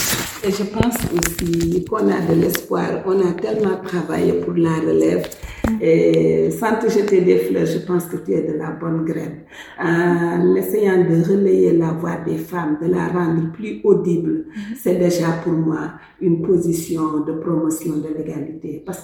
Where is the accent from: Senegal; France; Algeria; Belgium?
Senegal; Disons que je viens du Sénégal, je suis une fille du terroir, très ancrée.